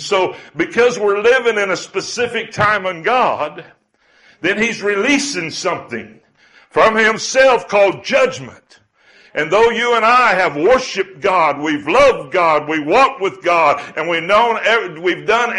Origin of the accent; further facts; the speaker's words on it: Arizona, United States; born there; I was born in Arizona in the Southwest, and the mindset I was raised in was a little different than what I seen when I went over to Nigeria.